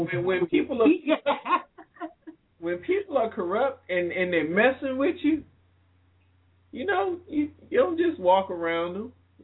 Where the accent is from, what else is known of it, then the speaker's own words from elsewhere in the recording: Indianapolis, Indiana, United States; coming out of my hometown. I just want to say Indianapolis, what? So, anyway, I'm from everywhere, just so y'all know.